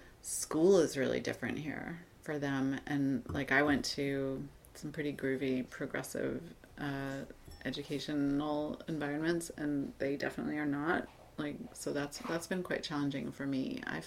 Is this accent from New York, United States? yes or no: yes; New York City, New York, United States; And, you know, growing up in New York City, like, it's funny, I think that probably many people would say something about, like, the cultural experiences available to you